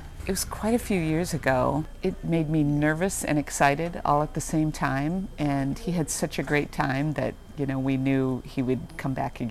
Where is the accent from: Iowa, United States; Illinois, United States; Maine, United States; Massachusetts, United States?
Iowa, United States; Cedar Rapids; I'm from Cedar Rapids, Iowa